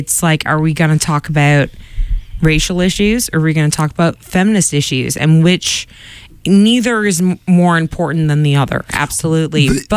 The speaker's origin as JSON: {"language": "English", "town": "Quincy", "country": "United States", "tie": "born or raised there", "said": "Because I grew up in a very nice house in one of the two at that time nice parts of Quincy."}